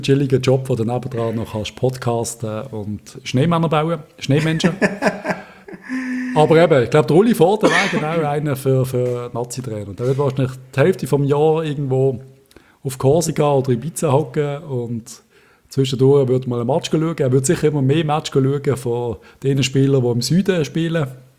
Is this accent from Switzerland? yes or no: yes; Switzerland; dass wir in der Schweiz auch Städte haben. Wir kommen nicht alle aus den Alpen.